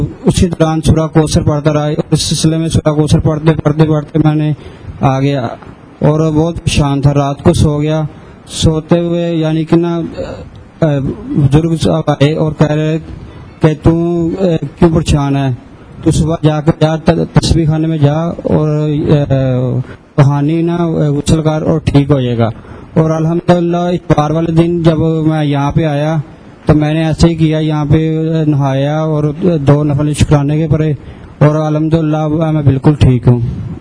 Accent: Sialkot, Punjab, Pakistan; اور میں سیالکوٹ سے آیا ہوں.

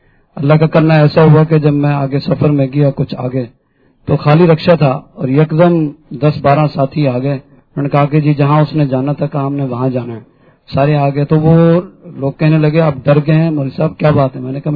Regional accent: Peshawar, Khyber Pakhtunkhwa, Pakistan; میں پشاور سے تعلق ہے،

